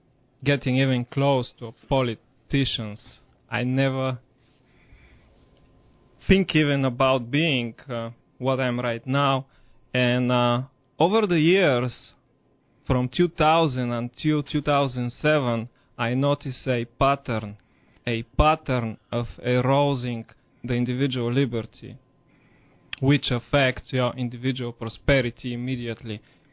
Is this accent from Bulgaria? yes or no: yes; Bulgaria; English is a second language; moved away as an adult; now in United States; When I grew up in People's Republic of Bulgaria, we were living under unprecedented oppressive regime